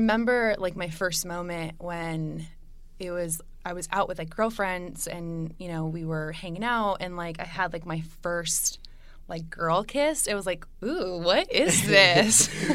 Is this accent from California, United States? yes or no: yes; California, United States; I grew up also in California, but in a really, really religious family, Hispanic family.